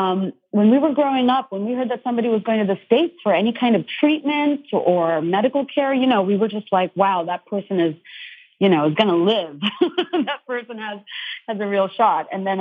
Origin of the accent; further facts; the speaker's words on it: Dhaka, Dhaka Division, Bangladesh; I grew up in Bangladesh, which is Dhaka, Bangladesh, which is right next to, it's a small country right next to India